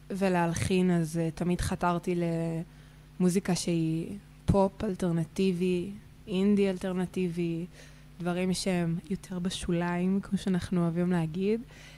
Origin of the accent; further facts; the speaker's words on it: Yehud, Central District, Israel; אני בת 20, מיהוד.